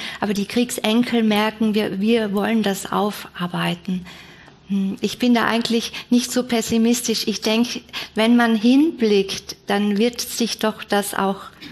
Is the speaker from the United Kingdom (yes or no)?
no; Austria; ich bin in Österreich aufgewachsen